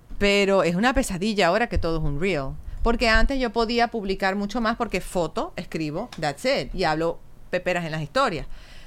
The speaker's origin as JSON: {"language": "Spanish", "town": "Maracaibo", "region": "Zulia", "country": "Venezuela", "said": "Acuérdate que yo soy maracucha, yo tengo un buen entrenamiento."}